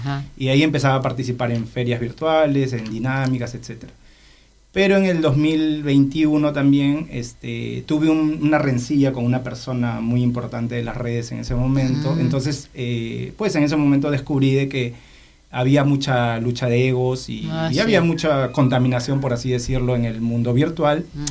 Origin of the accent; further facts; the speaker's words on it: Lima, Peru; born there; nací en Lima, Perú, tengo 34 años.